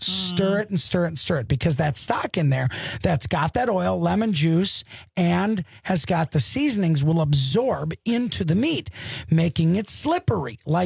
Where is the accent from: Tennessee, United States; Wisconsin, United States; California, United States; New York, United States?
Wisconsin, United States; I'm from Wisconsin, so